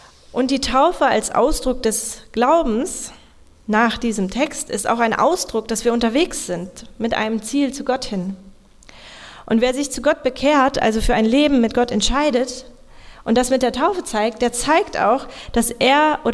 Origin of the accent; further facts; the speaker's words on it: West Germany, Germany; Und ich muss mich auch outen, ich komme aus dem Westen. Am Anfang habe ich mich auch wie ein Gast hier gefühlt.